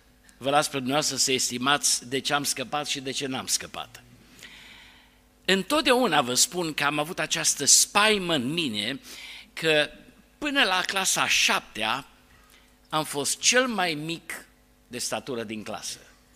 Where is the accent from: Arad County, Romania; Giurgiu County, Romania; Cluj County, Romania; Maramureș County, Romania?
Arad County, Romania; Arad; Am copilărit în Pârneava, pe strada Oituz